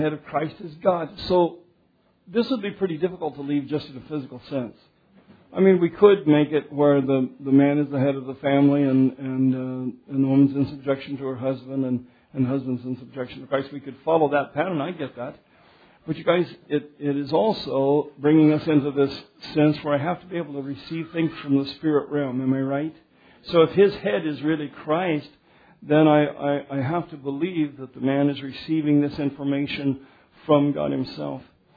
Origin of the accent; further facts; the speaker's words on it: United States; They don't know I'm an American and that I have recourse with a senator.